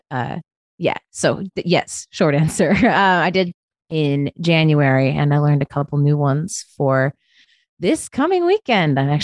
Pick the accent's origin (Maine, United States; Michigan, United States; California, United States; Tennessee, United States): Michigan, United States; Grand Rapids; So there is a band in my hometown of Grand Rapids called